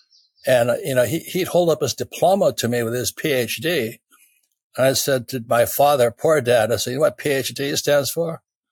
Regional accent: Hawaii, United States; So in 1964, I was like 18 years old or 17 years old growing up in Hawaii.

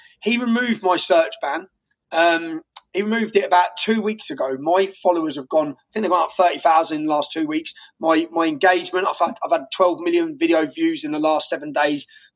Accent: Luton, East of England, United Kingdom; We're from the same place. We're from the same estate. So, which is mad, isn't it? We're both from Luton.

